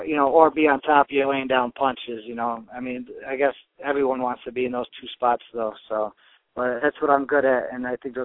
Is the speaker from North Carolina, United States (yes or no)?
yes; North Carolina, United States; Well, most of the time I've been fighting, you know, in my home state of North Carolina.